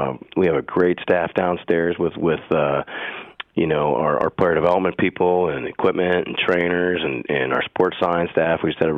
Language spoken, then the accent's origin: English; Green Bay, Wisconsin, United States; look, I grew up in Green Bay, and so, like, there was many times, like, you know, I didn't see a winning team until I was, like, 19, 20 years old, I think.